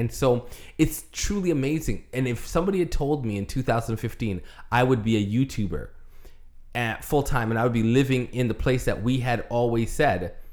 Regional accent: Toronto, Ontario, Canada; Yeah, because like Rita said, my hometown is Toronto, her hometown is LA.

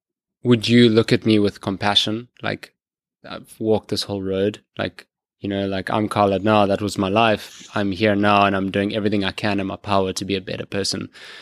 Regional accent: South Africa; outright that was telling in my home country, yeah, in South Africa.

